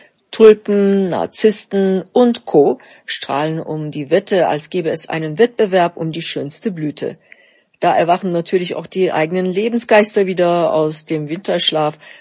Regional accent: Thuringia, Germany; Obwohl ich in Thüringen aufgewachsen bin, mein Heimatland also bestens kenne, fasziniert und überrascht mich meine Heimat immer wieder aufs Neue.

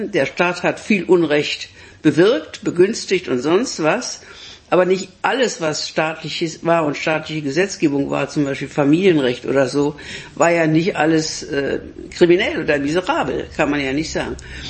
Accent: Berlin, Germany; weil ich nie deutschnational war, aber als Berlinerin sehr unter dieser Spaltung gelitten habe

